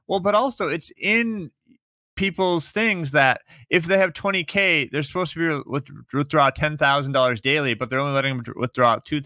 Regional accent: United States; No, Josh, I'm from America, so I've never seen that.

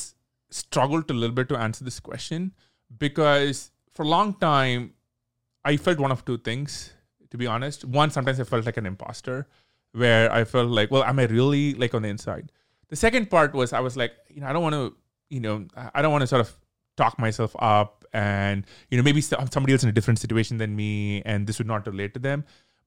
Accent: Chennai, Tamil Nadu, India; we grew up in India, in a city called Chennai. It's in the south.

